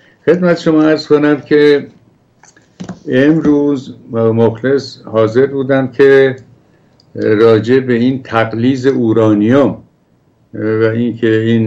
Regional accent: Dareh, Isfahan, Iran; born there; این ده ما که من در اونجا به دنیا آمدم اسمش دره. در این دور در واقع یه چیز حدود 42 کیلومتر با گلپایگان فاصله داره و ما در نزدیکی خونسار و وانشون هستیم، یعنی بودیم، و من اونجا به دنیا آمدم.

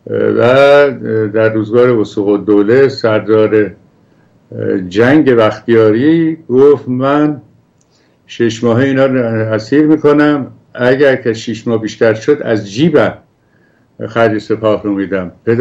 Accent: Dareh, Isfahan, Iran; born there; این ده ما که من در اونجا به دنیا آمدم اسمش دره. در این دور در واقع یه چیز حدود 42 کیلومتر با گلپایگان فاصله داره و ما در نزدیکی خونسار و وانشون هستیم، یعنی بودیم، و من اونجا به دنیا آمدم.

